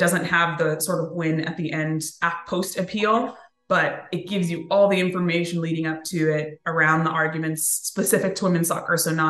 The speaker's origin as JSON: {"language": "English", "town": "Cerritos", "region": "California", "country": "United States", "tie": "born or raised there", "said": "So I grew up in Cerritos, which is predominantly Asian."}